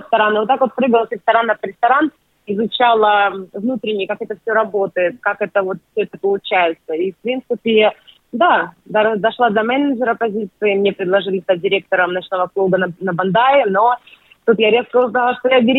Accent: Kamchatka Krai, Russia; moved away as an adult; also born or lived in Novosibirsk; Да, я родилась на Камчатке, мои родители военные. Мы переехали спустя 13 лет в Новосибирск, потому что оттуда родом вся наша родня.

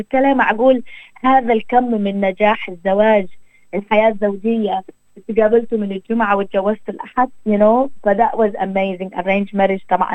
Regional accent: Sudan; now in Australia; واحد منه جاء عندنا في السودان واللي احنا جينا منه

